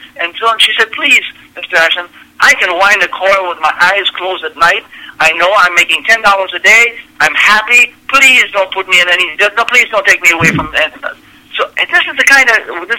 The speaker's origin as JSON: {"language": "English", "country": "Haiti", "tie": "born or raised there", "said": "when I was growing up in Haiti, there were a maximum of 2 million people in Haiti."}